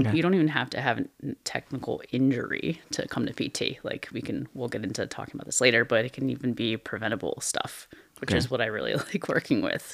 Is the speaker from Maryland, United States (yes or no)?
yes; Baltimore, Maryland, United States; So born and raised in Baltimore.